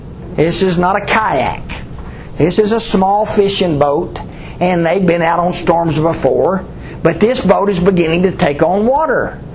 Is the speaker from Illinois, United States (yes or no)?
no; Texas, United States; I grew up in West Texas, so do not ask me.